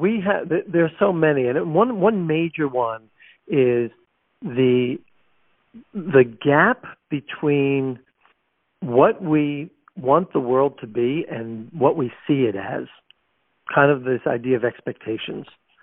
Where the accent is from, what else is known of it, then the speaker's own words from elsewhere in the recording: New York, United States; So I grew up on Long Island, outside New York City, the 9th of 12 kids.